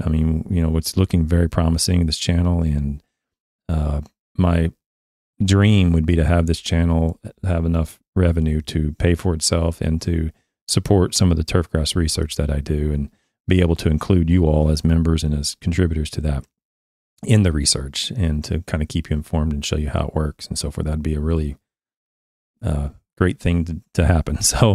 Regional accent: Shawnee, Oklahoma, United States; also born or lived in Florida; now in Kentucky, United States; Yeah, I'm from Oklahoma and middle of Oklahoma. No one's ever heard of it unless you're from Oklahoma, called Shawnee.

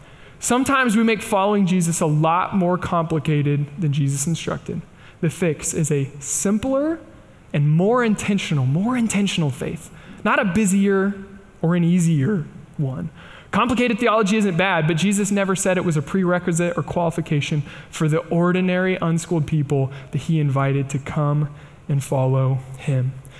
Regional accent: Kansas, United States; I know I say lawyer funny. I think it's because I'm from Kansas, but forgive me.

